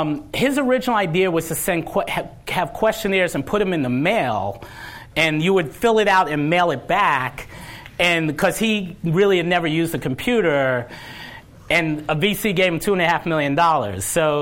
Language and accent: English; New York City, New York, United States; also born or lived in Bay Area, United States; now in Los Angeles, United States; Then I grew up in New York City. I always thought of San Francisco as a small town, so I kind of wanted to move to a bigger city, and I thought, why not move to the beach and move to L.A.?